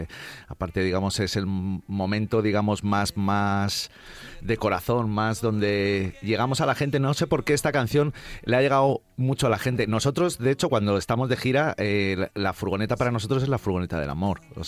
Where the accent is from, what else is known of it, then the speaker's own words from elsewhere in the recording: Alicante, Valencian Community, Spain; Nosotros que somos de Alicante la vivimos de...